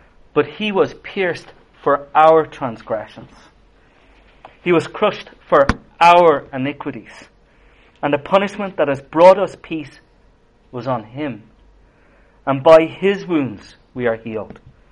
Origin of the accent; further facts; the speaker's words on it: Leinster, Ireland; Obviously from my accent, you'll tell I'm not from Belfast. So I'm from a farm in County Kildare, about 30 minutes from Dublin. I have lived there pretty much all my life so far.